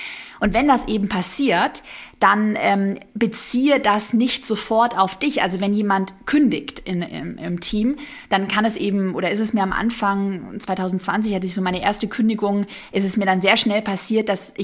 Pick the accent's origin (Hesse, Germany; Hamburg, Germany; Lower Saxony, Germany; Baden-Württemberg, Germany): Baden-Württemberg, Germany; born there; ich bin ja geboren im Schwabenland, so ein bisschen diese Schwabenmentalität, schaffe, schaffe, Häusle baue, also kenne ich super gut auch so von meiner Family.